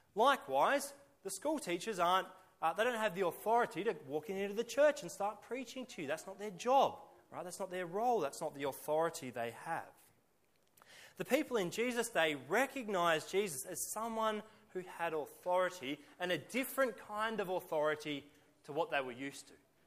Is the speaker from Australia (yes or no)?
yes; Australia; That's part of our baggage, I think, as Australian people.